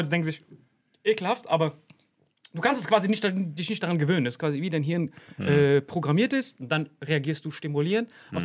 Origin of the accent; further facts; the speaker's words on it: Saarbrücken, Saarland, Germany; Ich weiß noch, als wir in Berlin waren, das ist ja schon in Deutschland so. Oh mein Gott, ich bin aus Saarbrück.